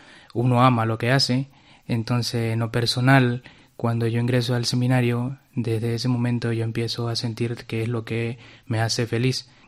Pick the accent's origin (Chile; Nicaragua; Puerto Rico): Nicaragua; yo tengo la edad de 23 años, soy de Nicaragua.